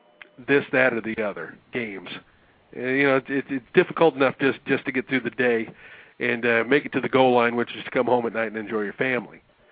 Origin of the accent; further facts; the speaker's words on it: Midwest, United States; You know, I'm sorry. I was raised in the Midwest.